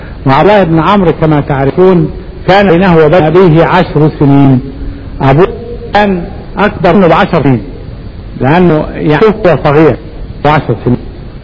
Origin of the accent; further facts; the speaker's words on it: Egypt; وبعدين احنا مصريين